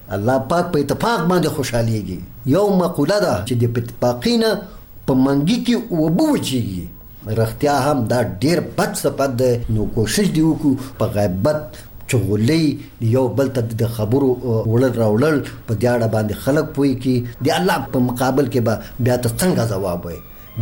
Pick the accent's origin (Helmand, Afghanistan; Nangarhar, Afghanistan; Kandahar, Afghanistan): Nangarhar, Afghanistan; زه د ننګرهار ولایت اوسیدونکی یم.